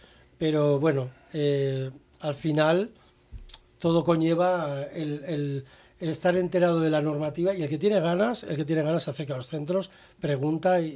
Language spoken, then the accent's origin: Spanish; France; yo me crié en Francia, cerca de los Alpes.